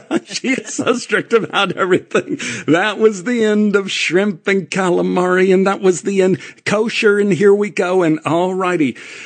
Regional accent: Dallas, Texas, United States; So we grew up in Oak Cliff, and this is not an – we had three Jewish families in Oak Cliff.

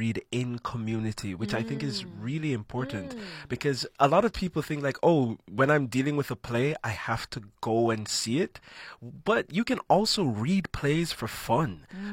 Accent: Jamaica; So KBLA, you've heard today that I'm from Jamaica. Yeah.

